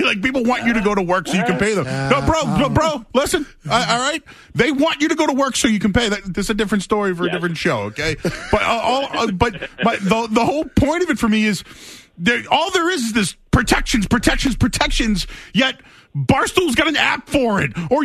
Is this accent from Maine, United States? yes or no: no; Boston, Massachusetts, United States; Yes, I'm from Boston.